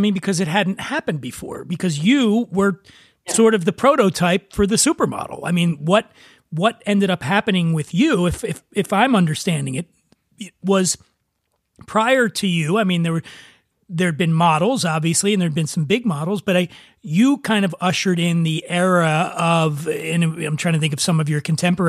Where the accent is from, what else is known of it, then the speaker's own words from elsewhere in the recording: Philadelphia, Pennsylvania, United States; I'm from Philadelphia, but I remember thinking, well, that must be what California's like.